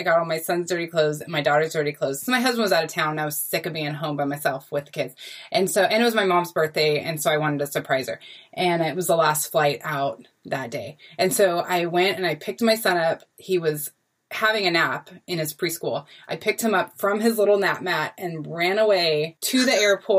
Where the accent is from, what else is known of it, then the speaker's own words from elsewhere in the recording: Arizona, United States; I'm from Arizona. Texas is cold.